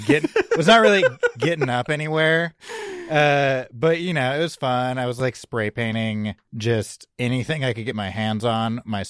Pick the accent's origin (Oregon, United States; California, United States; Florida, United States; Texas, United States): California, United States; I mean, I had been like up and down the West Coast because I'm originally from the Bay Area before I moved out to Hawaii.